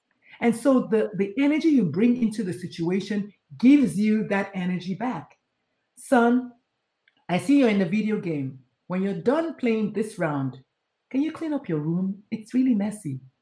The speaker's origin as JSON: {"language": "English", "country": "Nigeria", "said": "if you're African-American or Nigerian, because I'm Nigerian, I can claim that, right?"}